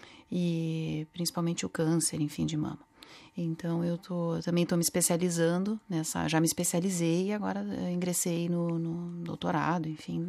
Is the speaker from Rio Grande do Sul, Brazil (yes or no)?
yes; Caxias do Sul, Rio Grande do Sul, Brazil; Sou do sul do Brasil, de Caxias do Sul.